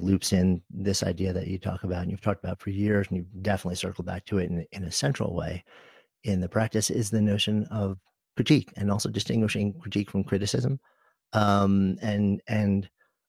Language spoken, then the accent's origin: English; New York, United States; Especially not as a New Yorker.